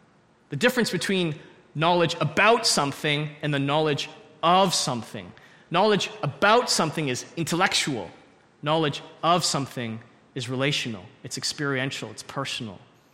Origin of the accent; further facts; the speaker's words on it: St. Catharines, Ontario, Canada; I grew up in St. Catharines, and on the drive up to Toronto, you see a cross on the east side of the highway